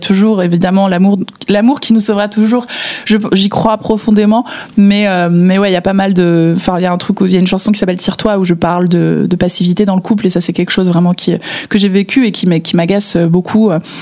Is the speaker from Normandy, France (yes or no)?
no; Les Lilas, Île-de-France, France; born there; Je suis née au Lila, dans 93.